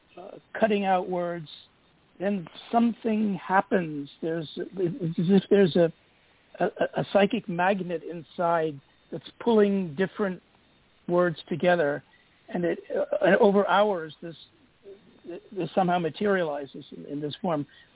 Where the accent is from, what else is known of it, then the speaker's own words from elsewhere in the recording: New York, United States; born there; first language German; I'm the child of refugees from Vienna, so I grew up with German as my native tongue, but I never studied German in school. So I was born here. I was born in New York. So I really have two native tongues